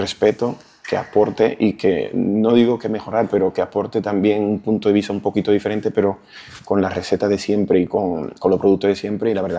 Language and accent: Spanish; Dominican Republic; now in Spain; Soy dominicano.